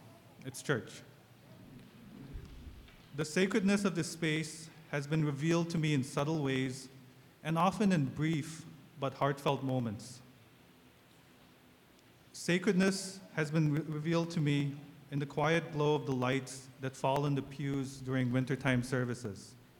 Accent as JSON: {"language": "English", "region": "Nagaland", "country": "India", "said": "I am originally from Nagaland, which is a small state in India's northeastern region. The region is basically wedged between the Himalayas and China in the north and the country of Myanmar in the east."}